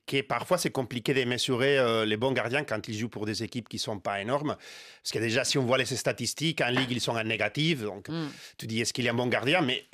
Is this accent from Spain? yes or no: yes; Spain; French is a second language; Même si je suis espagnol